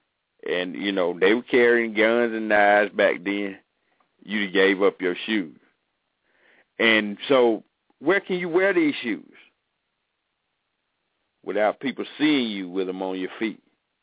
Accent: Atlanta, Georgia, United States; Imagine being at a party in, like, a part of town like where I grew up in Vine City right now.

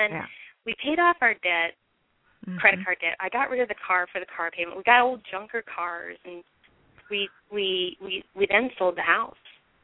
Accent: Minnesota, United States; it was just living in a marina really reminded me of the small town I grew up in Minnesota, that, you know, people know who you are.

